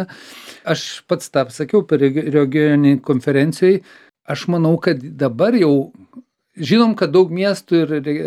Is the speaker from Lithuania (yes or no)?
yes; Klaipėda, Klaipėda County, Lithuania; born there; moved away as an adult; now in Vilnius, Lithuania; Aš irgi gimiau Klaipėdą, išvažiavau į studijuoti universitetą ir į Vilniaus gyventi